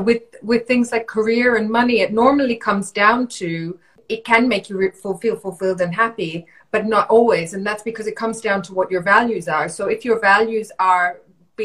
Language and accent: English; Bali, Indonesia; also born or lived in India; I grew up in Bali, in Indonesia, and in India.